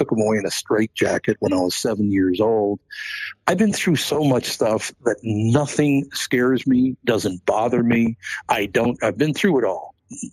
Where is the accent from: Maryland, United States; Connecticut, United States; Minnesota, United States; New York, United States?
Minnesota, United States; Minneapolis; I grew up very poor in North Minneapolis, grew up in a very tough neighborhood.